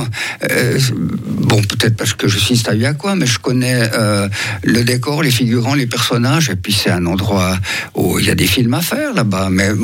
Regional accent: Switzerland; quand ils étaient chez nous en Suisse

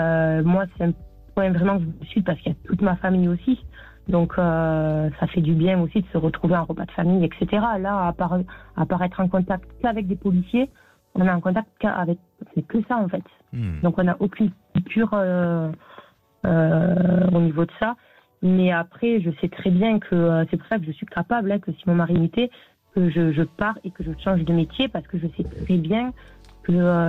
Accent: south of France, France; Et de base, je suis originaire du Sud. Donc, j'ai toute ma famille dans le Sud-Est. Sud-Ouest.

